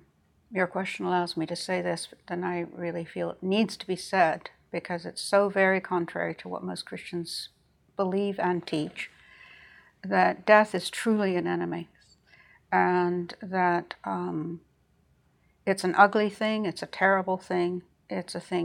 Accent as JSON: {"language": "English", "country": "Switzerland", "tie": "born or raised there", "said": "I was raised entirely in Switzerland as an American citizen."}